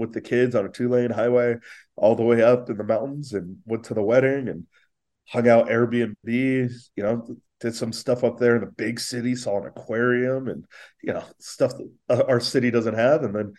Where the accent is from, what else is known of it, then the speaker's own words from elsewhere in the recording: Los Angeles, California, United States; You know, I grew up in Los Angeles playing basketball.